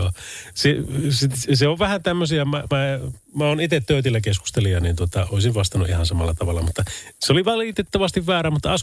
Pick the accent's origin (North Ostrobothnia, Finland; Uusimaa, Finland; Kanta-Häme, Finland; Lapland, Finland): North Ostrobothnia, Finland; se on vähän niin kuin rössöputut meillä Pohjois-Pohjanmaalla